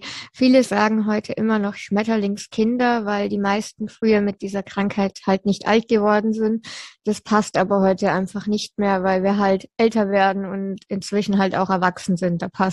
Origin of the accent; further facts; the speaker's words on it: Würzburg, Bavaria, Germany; born there; ich bin in Würzburg geboren, meine Eltern haben damals noch in Würzburg gelebt